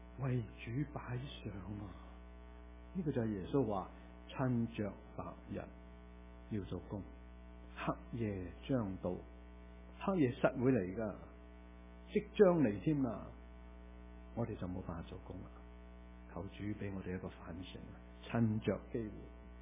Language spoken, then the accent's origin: Cantonese; Guangdong, China; 我哋广东人好犀利嘅，咩语言都识嘅。